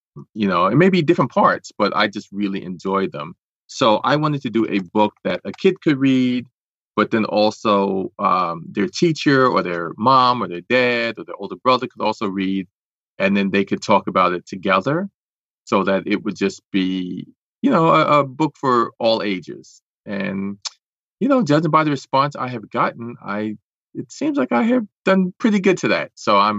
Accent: New York City, New York, United States; growing up in Washington Heights, being one of the youngest and smallest kids in my class

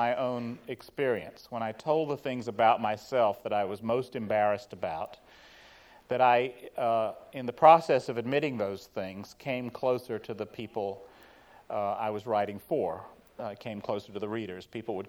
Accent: Raleigh, North Carolina, United States; there was a rerouting that sent me through Raleigh, North Carolina, my hometown.

